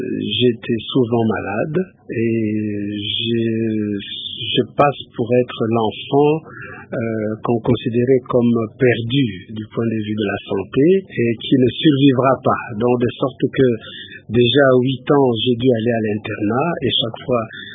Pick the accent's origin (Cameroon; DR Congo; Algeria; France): DR Congo; Ipamu, Kwilu; moi je suis né à Ipamou, qui est une mission, donc je dois dire que je suis un produit des missions